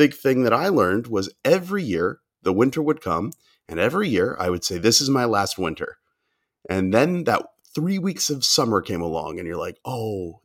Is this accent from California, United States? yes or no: yes; Los Angeles, California, United States; also born or lived in Chicago; Born and raised in California, specifically Los Angeles, and that's why I wanted out.